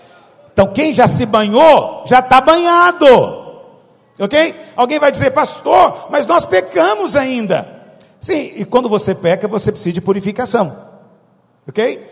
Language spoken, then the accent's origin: Portuguese; Goiás, Brazil; Eu sou goiano, então minha mãe jamais chama ela de você.